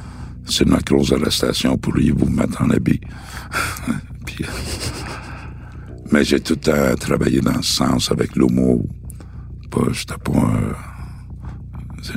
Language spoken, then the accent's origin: French; Montreal, Quebec, Canada; Il faut le dire que je viens de Saint-Henri, évidemment, Saint-Henri, Pointe-Saint-Charles.